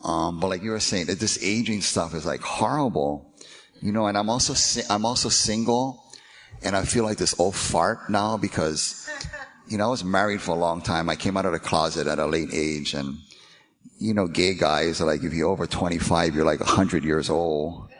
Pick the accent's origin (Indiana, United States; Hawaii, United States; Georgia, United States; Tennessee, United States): Hawaii, United States; In Hawaii, we call them haoles. Because where I grew up, you know, I'm Hawaiian, I'm Portuguese, Puerto Rican, and we're crazy people.